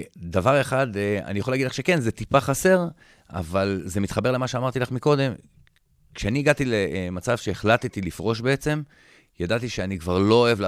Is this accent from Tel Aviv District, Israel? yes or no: no; Rishon LeZion, Central District, Israel; אני לא אשכח שהייתי גר בראשון